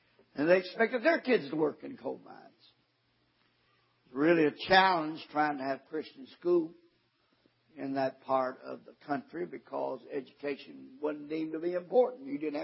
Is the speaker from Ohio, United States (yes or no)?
no; Kentucky, United States; Being born and raised in Kentucky, we were kind of raised around illiterate folks.